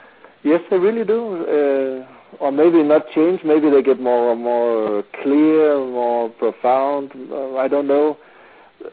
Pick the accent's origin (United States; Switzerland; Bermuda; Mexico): Mexico; moved away as an adult; The thing is that I came here from Mexico together with my wife and a little daughter, and we really needed a lot of money.